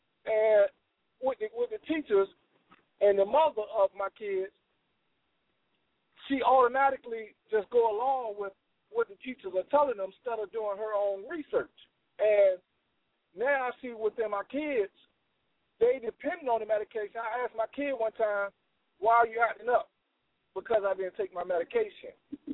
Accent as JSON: {"language": "English", "town": "Norfolk", "region": "Virginia", "country": "United States", "said": "I'm from Norfolk, Virginia."}